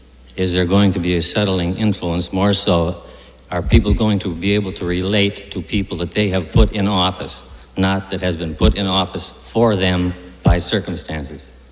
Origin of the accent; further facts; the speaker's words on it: Cleveland, Ohio, United States; I'm from Cleveland, Ohio.